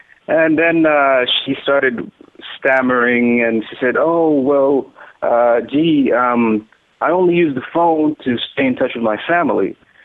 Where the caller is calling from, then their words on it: Sudan; I'm calling from Sudan, and I'm 30 years young.